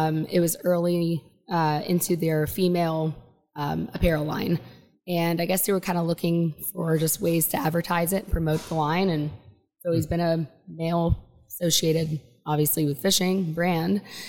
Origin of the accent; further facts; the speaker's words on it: Coral Springs, Florida, United States; I'm born and raised in South Florida here, Coral Springs, originally.